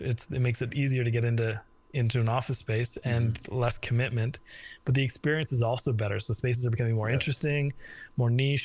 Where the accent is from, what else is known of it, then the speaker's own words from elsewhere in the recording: Ireland; moved away; I grew up I'm an immigrant from Ireland, and I grew up, a middle class sort of family. Didn't have more than we needed, didn't have less, we kind of got by as immigrants do.